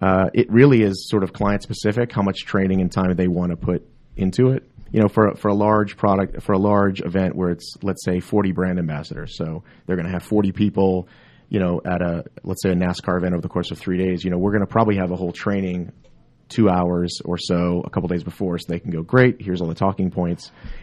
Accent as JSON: {"language": "English", "town": "Marietta", "region": "Georgia", "country": "United States", "tie": "born or raised there", "also_born_or_lived": "Los Angeles", "said": "I grew up here. I grew up in Marietta, and I always knew that I wanted to raise my family here"}